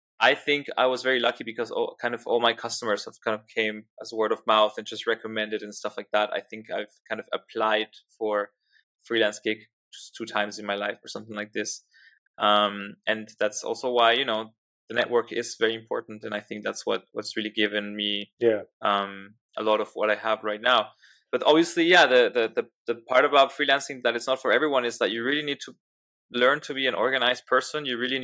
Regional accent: Buenos Aires, Argentina; English is a second language; I'm originally from Buenos Aires, by the way, and this is where I was working.

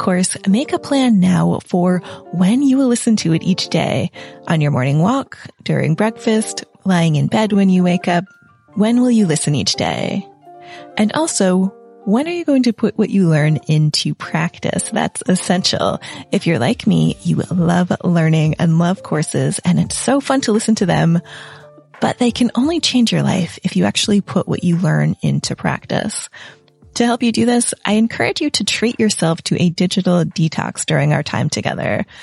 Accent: United States; now in England; I'm an American in England

